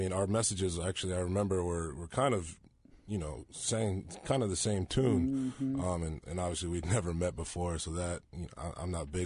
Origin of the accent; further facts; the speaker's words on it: Maryland, United States; now in Charlottesville, United States; I'm originally from Maryland, so not very far away, about 2.5 to 3 hours. I've been in Charlottesville for, you know, 6 years now.